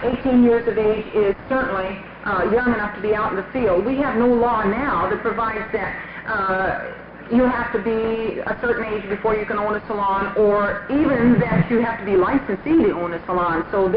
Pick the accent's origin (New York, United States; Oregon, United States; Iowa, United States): Oregon, United States; Hood River; I'm from Hood River, Oregon.